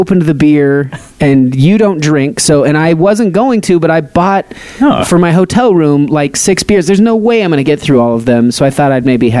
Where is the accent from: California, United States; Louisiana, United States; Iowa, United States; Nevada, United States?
Nevada, United States; I get it because I'm from Nevada, and when people say Nevada, I won't stand for it.